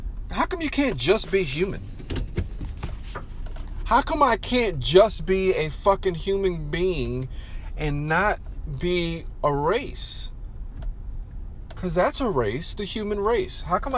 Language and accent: English; United States; Because I am. I was born and raised in America. With Puerto Rican descent.